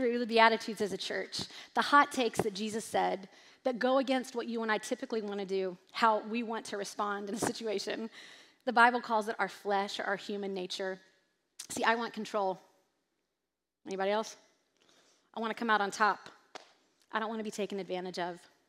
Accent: East Coast, United States; If you're from the East Coast, yay, I'm from the East Coast.

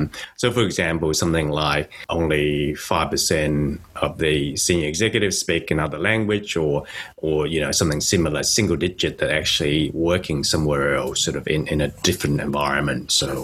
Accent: South Australia, Australia; now in Sydney, Australia; We usually live in Sydney, but I grew up in South Australia, did all my undergrad there, and then move across and work in Melbourne

